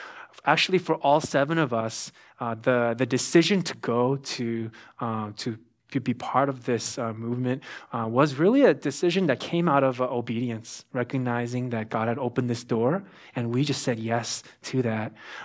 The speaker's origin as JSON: {"language": "English", "region": "California", "country": "United States", "tie": "born or raised there", "said": "I grew up in the Bay Area. My parents moved there when I was 5 years old. And so all I know is really from the beginning of my life is California"}